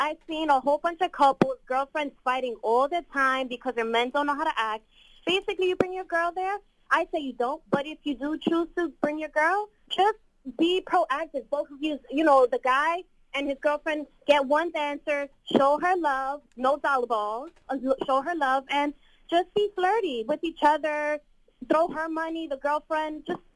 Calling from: Bronx, New York, United States; From New York.

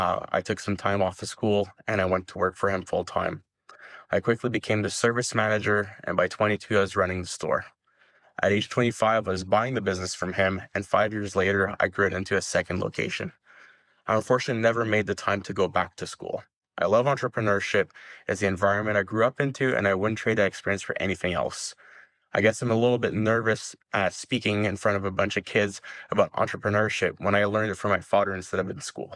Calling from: Montreal, Quebec, Canada; from Montreal.

